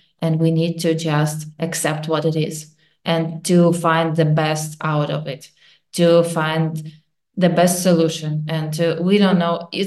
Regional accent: Kyiv, Ukraine; We are from Kyiv and every day there are attacks and the people are killed.

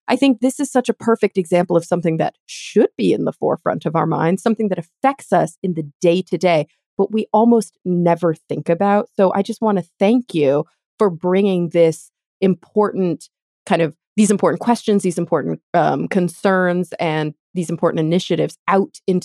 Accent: Texas, United States; Yeah, I was born and raised in Texas, so I know the drill.

